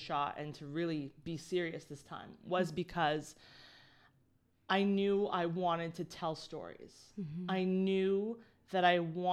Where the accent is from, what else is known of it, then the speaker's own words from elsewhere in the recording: Scarborough, Ontario, Canada; So I went to the heart of Scarborough. I grew up in the heart of Scarborough, yeah, as well.